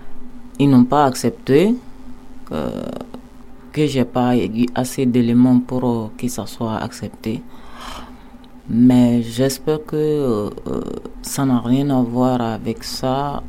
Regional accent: Mali; now in France; Moi, je suis une Malienne. Je vis en France, ça fait 4 ans. Je suis venue ici en 2020.

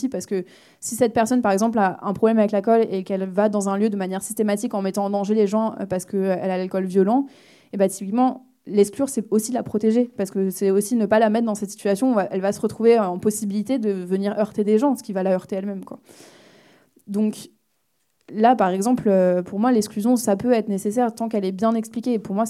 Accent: Paris, Île-de-France, France; now in Marseille, France; Je viens de Paris, par contre.

